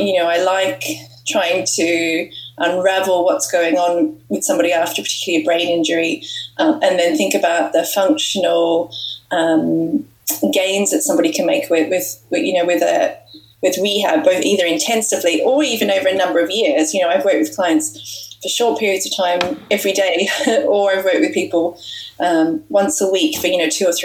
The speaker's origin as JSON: {"language": "English", "town": "Melbourne", "region": "Victoria", "country": "Australia", "said": "I'm originally from Australia, and so I studied in Melbourne at La Trobe University"}